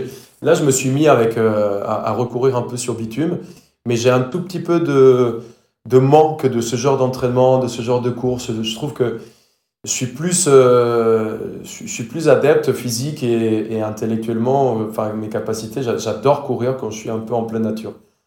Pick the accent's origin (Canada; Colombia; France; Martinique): Colombia; French is a second language; on pense que je suis un Français teubé et pas un Colombien très intelligent